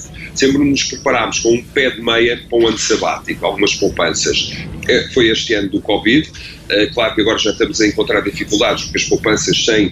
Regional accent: Portugal; Nós, como bons portugueses, fomos, ou não sei se os portugueses são assim

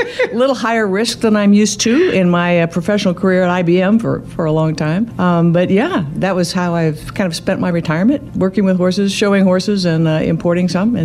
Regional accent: Indiana, United States; I grew up in Indiana. I went to DePauw

